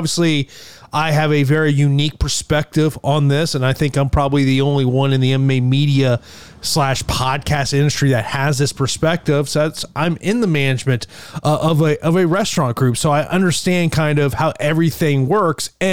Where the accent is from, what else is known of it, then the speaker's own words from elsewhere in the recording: Florida, United States; the UFC is coming to my home state of Florida for a full capacity show next month